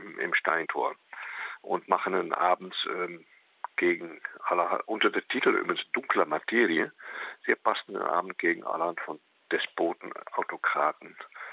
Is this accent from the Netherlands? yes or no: yes; Netherlands; German is a second language; Wie Sie hören, ich komme ja aus Holland und wir haben da diese Grammatik